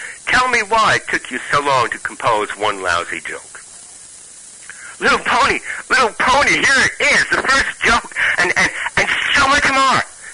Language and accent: English; New York, United States; accent: Brooklyn; I'm glad I still have some of my accent. I like Brooklyn accents.